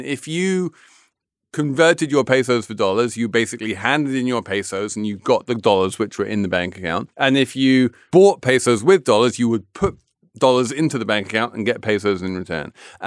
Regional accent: England, United Kingdom; So I am an Englishman of a certain age.

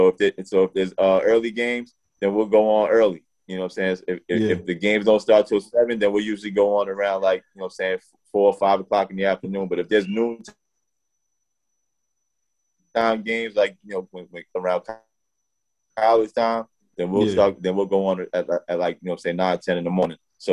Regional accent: Cuba; moved away; So my dad, we came to this country from Cuba, whatever. So my dad didn't speak English

